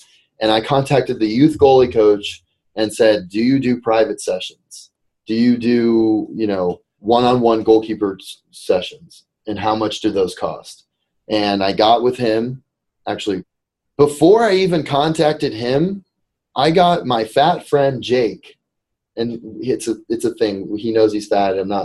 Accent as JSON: {"language": "English", "region": "East Coast", "country": "United States", "tie": "born or raised there", "said": "I don't know anybody on the West Coast because I grew up on the East Coast."}